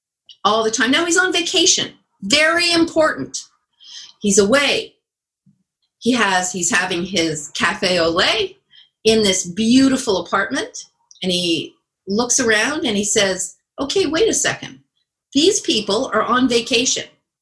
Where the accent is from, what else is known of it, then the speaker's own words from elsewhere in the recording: Montreal, Quebec, Canada; I grew up in Montreal.